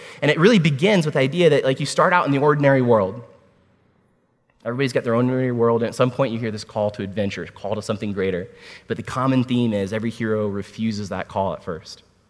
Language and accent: English; Washington, District of Columbia, United States; born there; I was born at Walter Reed Army Medical